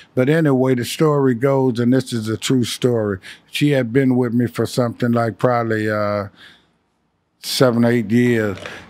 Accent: Chicago, Illinois, United States; also born or lived in California, United States; You know, like I said, I'm from Chicago. So in 85, I left California, went back to Chicago.

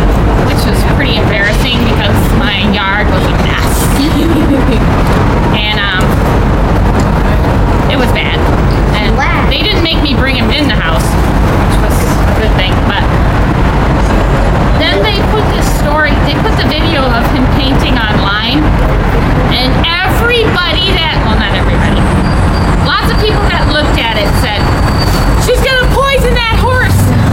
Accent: Drummond Island, Michigan, United States; Yes, very much so. Drummond Island is my hometown, and I grew up there.

